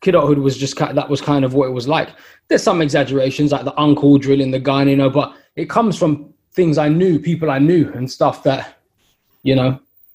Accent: London, United Kingdom; that Latimer Ladbroke Grove area where I grew up, is the same area where the Grenfell Tower had the fire.

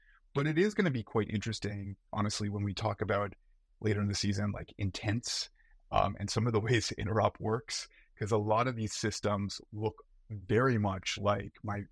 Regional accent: Canada; now in New York, United States; I'm Canadian, needed a visa, so I was really gonna have to work at a big bank if I wanted to stay in New York.

